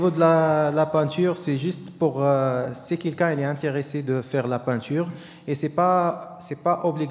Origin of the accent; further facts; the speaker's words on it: Morocco; j'ai 31 ans et je suis marocain, je viens de Maroc.